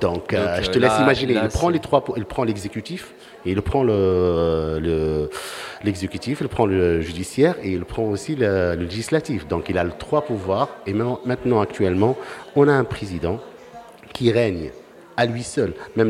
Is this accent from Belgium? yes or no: no; Tunisia; moved away as an adult; s'est fait arrêter après que j'ai quitté la Tunisie.